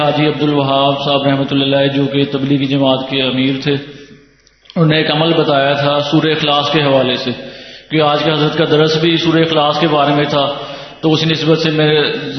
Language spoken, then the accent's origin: Urdu; Lahore, Punjab, Pakistan; میں لاہور سے آیا ہوں.